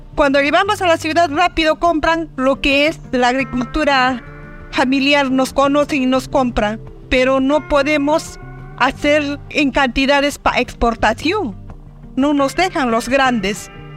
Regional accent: Peru; soy del Perú, de la CNA.

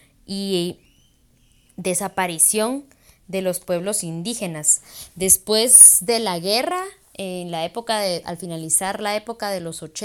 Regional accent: Totonicapán, Guatemala; El poblado particularmente de donde yo vengo, Totonicapán, el 98% de la población somos indígenas maya quiché.

